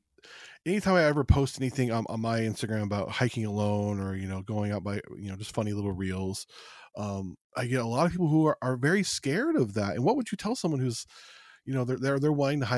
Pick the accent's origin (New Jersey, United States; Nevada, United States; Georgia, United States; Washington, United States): Nevada, United States; Las Vegas; also born or lived in Los Angeles, United States; I'm a city kid. I grew up outside of Los Angeles and then in Las Vegas.